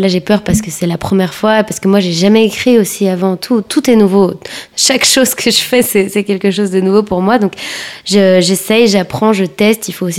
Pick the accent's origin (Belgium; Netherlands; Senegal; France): Belgium; En tant que Belge, franchement, c'est vraiment pas mal.